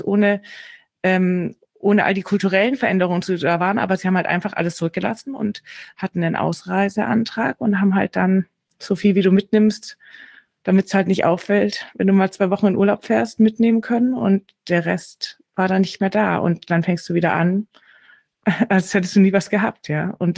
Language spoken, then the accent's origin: German; Baden-Württemberg, Germany; ich komme aus Schwaben. Also ich rede heute nicht nur aus Stuttgart, sondern ich komme hier aus der Nähe von Stuttgart.